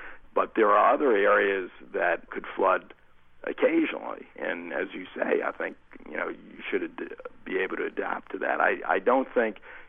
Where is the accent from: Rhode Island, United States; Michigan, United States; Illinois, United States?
Rhode Island, United States; And I'm from Rhode Island.